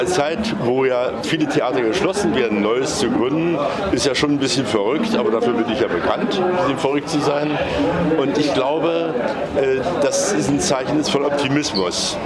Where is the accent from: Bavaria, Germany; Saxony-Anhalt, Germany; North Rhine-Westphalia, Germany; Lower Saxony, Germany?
Saxony-Anhalt, Germany; Dessau; Naja, ich komme ja aus Dessau. Ich bin hier sogar irgendwann mal Ehrenbürger geworden.